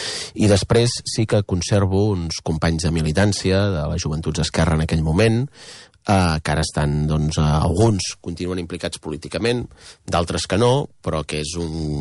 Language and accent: Catalan; Pineda de Mar, Catalonia, Spain; a Pineda, d'on sóc jo